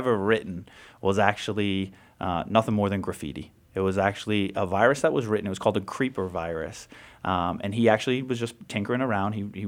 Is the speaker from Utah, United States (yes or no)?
no; Worcester, Massachusetts, United States; So I was born and raised in Worcester, started my business in Worcester.